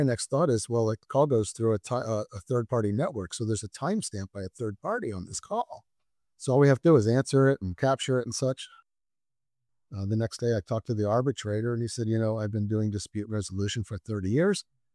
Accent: Philadelphia, Pennsylvania, United States; born there; moved away as an adult; now in California, United States; Well, you know, I was born in Philadelphia.

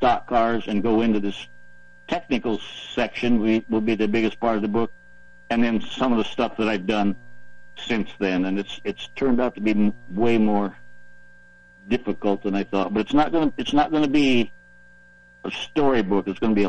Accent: Michigan, United States; and that I was because I'm from Michigan. My family was there

